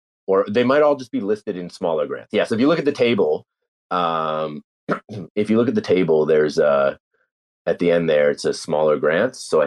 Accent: Canada; Yes, I'm Canadian. Someone asked me if I'm Canadian because of my accent. Obviously, I'm Canadian.

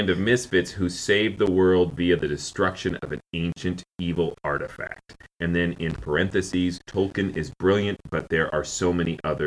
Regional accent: Minnesota, United States; as a Minnesotan, I could go to Hoth every time because, like, as a kid, when I saw Empire Strikes Back, it was like, I didn't ever see snow almost ever in a movie.

